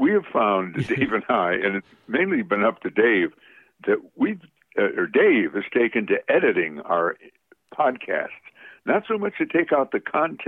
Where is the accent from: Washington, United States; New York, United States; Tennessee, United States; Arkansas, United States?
New York, United States; Amsterdam; Yes, I was born and raised in Amsterdam, New York.